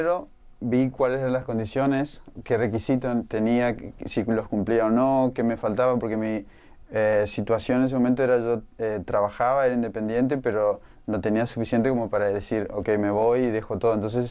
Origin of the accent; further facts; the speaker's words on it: La Verde, Chaco, Argentina; now in Ireland; Soy de Argentina, de una provincia en el norte que se llama Chaco. Soy de un pueblo que se llama La Verde, muy chiquitito, del norte de Argentina. Y vivo en Irlanda hace 5 años.